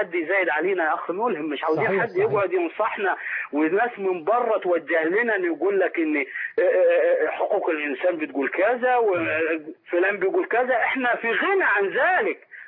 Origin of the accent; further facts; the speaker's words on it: Egypt; نحن جميعا ابناء مصر.